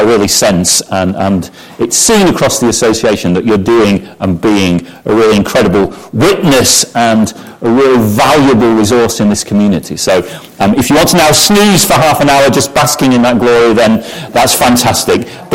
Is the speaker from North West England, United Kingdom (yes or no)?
yes; Bolton, North West England, United Kingdom; I come originally from Bolton in Lancashire, so if the accent is a little impenetrable, then apologise in advance, but I can't do much about it.